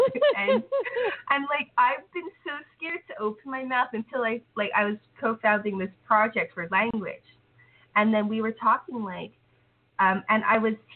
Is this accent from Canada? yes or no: yes; Canada; I grew up in Canada, but in Asia, for example, in Korea, they get schooled English.